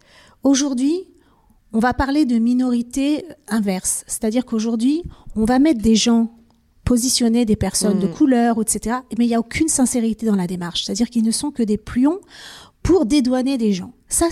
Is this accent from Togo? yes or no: no; South, France; J'ai grandi dans le Sud